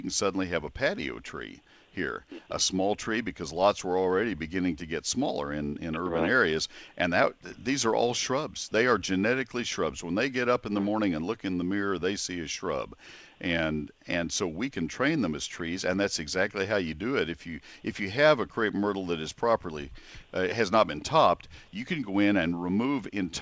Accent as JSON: {"language": "English", "region": "Texas", "country": "United States", "tie": "born or raised there", "also_born_or_lived": "Ohio", "said": "I had this same experience when I grew up in Texas, started at Texas A&M and then transferred to Ohio State, got married. We had our home in northern Ohio."}